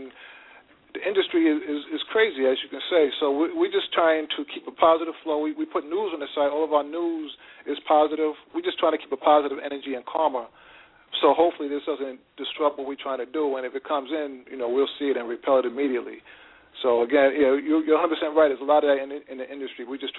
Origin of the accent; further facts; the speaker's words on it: New York City, New York, United States; you know, I'm from the East Coast, from New York City